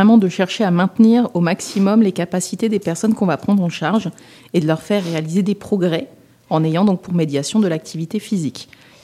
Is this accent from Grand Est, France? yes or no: yes; Grand Est, France; Je suis originaire de la Marne, donc j'ai fait quelques kilomètres pour pouvoir vous rejoindre quand même.